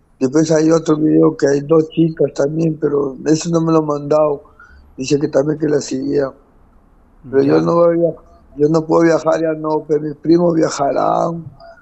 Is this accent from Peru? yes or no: yes; Chiclayo, Lambayeque, Peru; De Chiclayo.